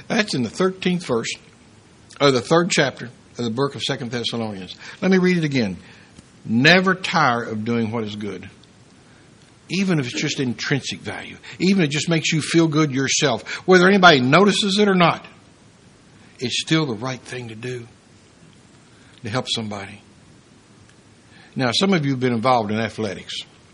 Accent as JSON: {"language": "English", "region": "Kentucky", "country": "United States", "said": "now I could be mistaken because I am from Kentucky, but I best remember Jesus was a Jew."}